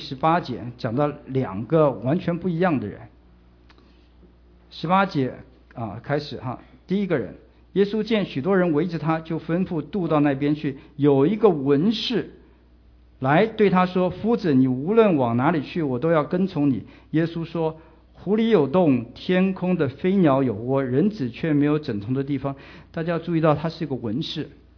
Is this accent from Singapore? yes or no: no; China; 他们这犹太人很有意思，他们很多话跟我们中国人很像。